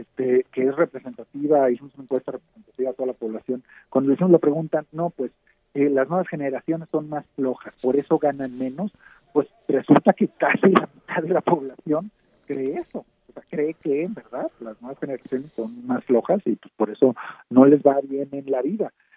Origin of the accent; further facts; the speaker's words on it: Mexico; somos un país, somos mexicanas y mexicanos en este país